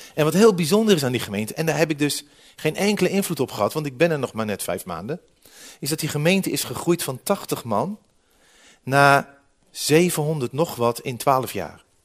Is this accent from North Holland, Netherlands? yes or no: no; Deventer, Overijssel, Netherlands; ik kom zelf uit Deventer